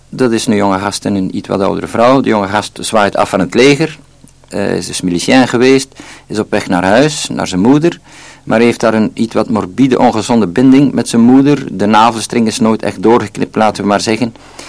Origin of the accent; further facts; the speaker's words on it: East Flanders, Belgium; also born or lived in Bruges; ik ben geboren in Brugge, maar toch mijn kinderjaren gesleten in Oost-Vlaanderen. Dan verhuisd, met ouders uiteraard, braafjes, naar Brugge